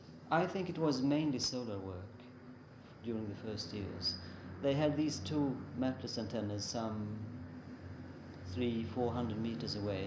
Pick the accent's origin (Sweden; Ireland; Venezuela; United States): Sweden; Gothenburg, Västra Götaland; English is a second language; I just couldn't afford to study on another place than in my hometown